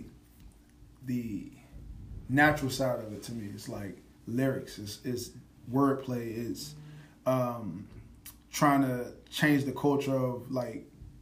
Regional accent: Stony Point, United States; See, and the same thing with, I'm from Stony Point on Newtown Road, and every day it was always something out there.

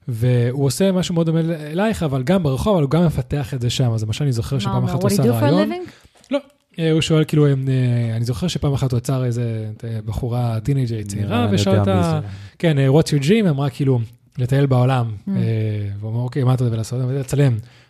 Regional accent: Spain; אני גדלתי בספרד, גדלתי באירופה

